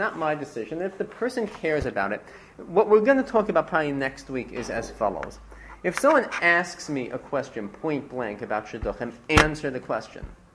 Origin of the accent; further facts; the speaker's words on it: Lawrence, New York, United States; For example, when I was dating, I grew up in the Five Towns. I never wanted to date any girl from any of the Five Towns, even Inwood.